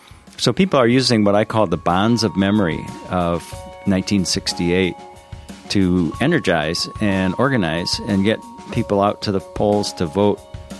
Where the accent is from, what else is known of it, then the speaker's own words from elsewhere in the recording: Tacoma, Washington, United States; I've met people back from my hometown in Tacoma, Washington